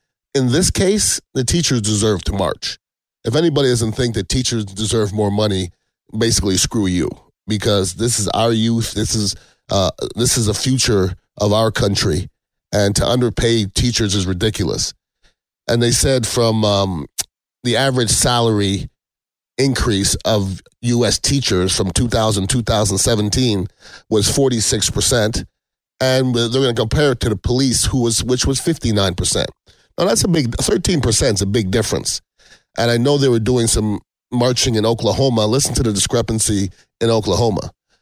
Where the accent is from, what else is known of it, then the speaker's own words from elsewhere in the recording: Canada; If anybody knows, I am Canadian. I think I have to preface by saying that.